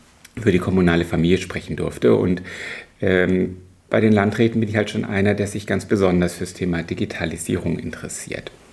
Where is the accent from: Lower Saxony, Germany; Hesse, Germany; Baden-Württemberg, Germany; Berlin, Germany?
Hesse, Germany; Heppenheim; Denn zum einen ist Heppenheim natürlich meine Heimatstadt, Kreisstadt